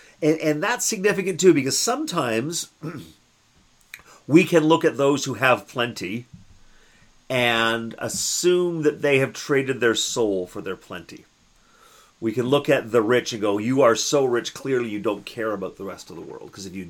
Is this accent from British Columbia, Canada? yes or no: no; Toronto, Ontario, Canada; Look at you, little white child growing up in North Toronto.